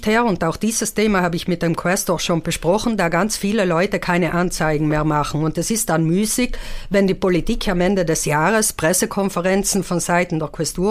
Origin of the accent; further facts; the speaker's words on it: Trentino-Alto Adige, Italy; Und das ist ein langer Wunsch, den wir als Südtiroler schon lange Zeit hatten